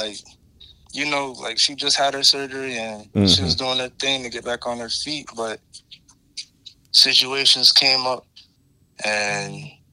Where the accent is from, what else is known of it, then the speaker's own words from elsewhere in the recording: Somerville, South Carolina, United States; from Somerville, South Carolina.